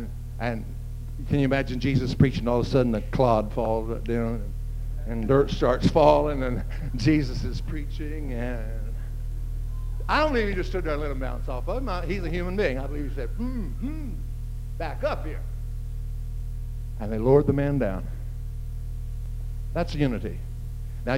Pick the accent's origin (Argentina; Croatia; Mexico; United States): United States; Texas; I mean, I was raised in West Texas, and I've seen a lot of sand.